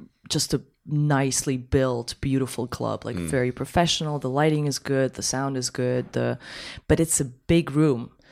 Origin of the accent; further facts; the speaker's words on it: Belgium; Because I grew up in Belgium, so it's the same language.